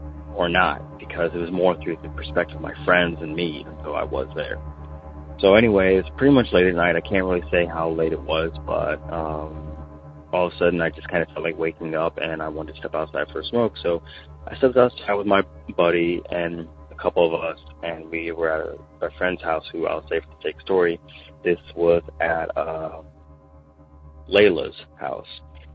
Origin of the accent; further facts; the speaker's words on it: Canton, Ohio, United States; now in Fort Myers, United States; I'm from Fort Myers, Florida, and this story actually happens back when I was a bit younger. I'm 29 right now